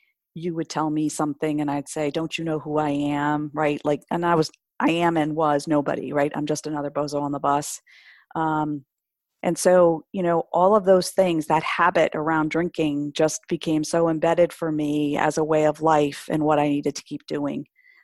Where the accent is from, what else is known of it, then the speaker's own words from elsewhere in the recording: Michigan, United States; also born or lived in New York; I was at a very good friend's brother's wedding back where I grew up in Michigan.